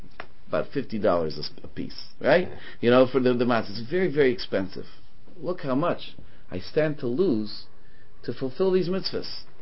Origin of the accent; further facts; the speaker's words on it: Montreal, Quebec, Canada; when I was growing up in Montreal, in Mont Wine